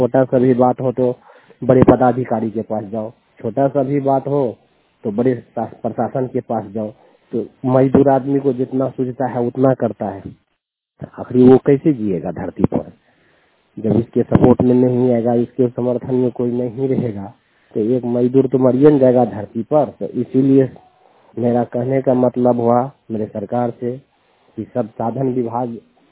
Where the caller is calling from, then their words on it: Madhepura, Bihar, India; मेरा जिला हुआ मधेपुरा, राज हुआ बिहार, मैं यहाँ से बोल रहा हूँ।